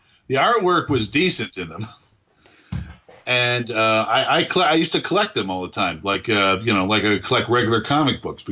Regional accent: Buffalo, New York, United States; Growing up in Buffalo, there was a strong sense of this.

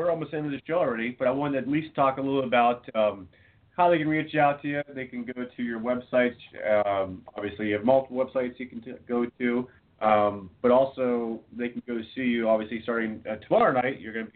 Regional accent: Franklin, United States; because I'm from Franklin.

